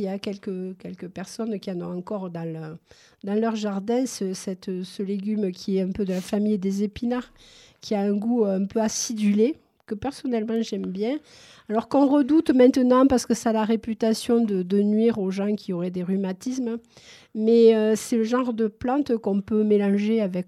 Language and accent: French; Nîmes, Occitanie, France; born there; je ne suis pas née ici, je suis née dans le Midi.